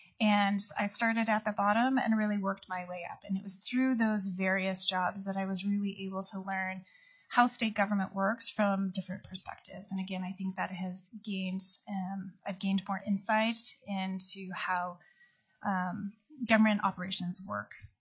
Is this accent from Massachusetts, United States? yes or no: no; Seattle, Washington, United States; moved away as an adult; also born or lived in Utah; I was born in Utah and I was raised in Seattle.